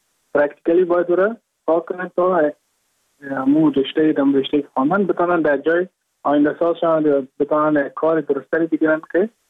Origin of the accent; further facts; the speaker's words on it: Mazar-i-Sharif, Balkh, Afghanistan; moved away as an adult; now in Goa, India; از مزار شریف هستم، از قریه شیرآباد که از قریه دورافتاده مزار شریف بخش میباشم، که ما در سال 2019 ماه جون به هندوستان آمدم